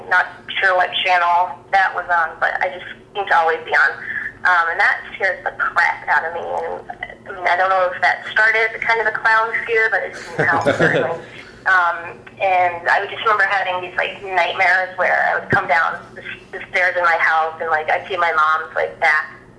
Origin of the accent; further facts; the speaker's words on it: Massachusetts, United States; I grew up on Cape Cod, so very resort town, and I would never go in the ocean because of Jaws.